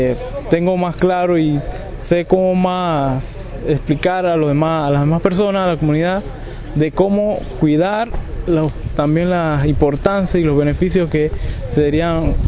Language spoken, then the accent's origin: Spanish; Panama; vengo de la cuenca del Chagre.